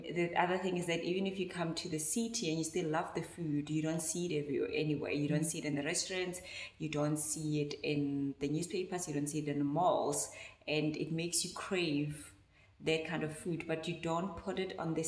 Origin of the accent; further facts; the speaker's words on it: Rustenburg, North West, South Africa; And I come from Rustenburg.